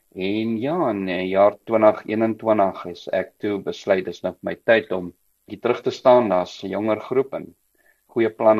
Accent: Gauteng, South Africa; ek het op die Oosrand groot geword, baie naby aan wat in daai dae Jan Smuts Lughawe was.

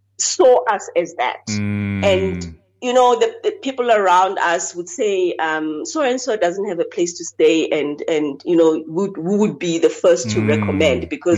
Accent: Uitenhage, Eastern Cape, South Africa; born there; Okay, I was born in Gariga, in a place called Gariga.

